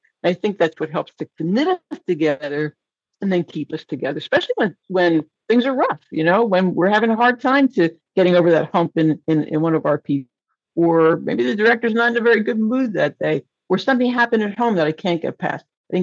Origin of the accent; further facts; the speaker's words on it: Northeast, United States; now in Louisiana, United States; my husband and I, we're from the Northeast, as you and I discussed before we started recording. We moved to Louisiana in 2019.